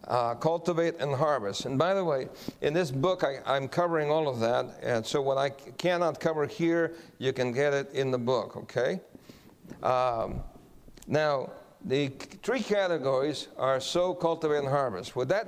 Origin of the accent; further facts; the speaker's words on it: Guam; So where are you stationed? In Guam. I said, well, I'm from Guam also.